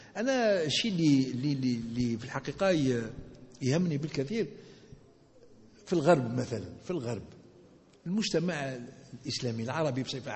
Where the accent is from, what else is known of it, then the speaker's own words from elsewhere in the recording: Algeria; كجزائري كرجل قانون